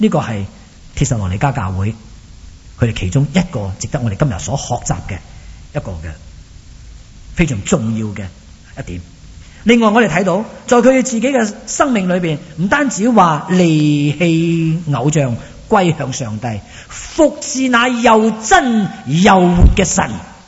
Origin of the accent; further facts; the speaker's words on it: Shanghai, China; 我头先讲过我喺上海出世噶啦，我哋住喺上海虹口区啊